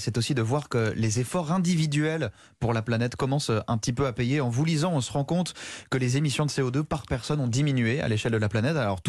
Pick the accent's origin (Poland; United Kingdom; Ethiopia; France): France; Chez nous, en France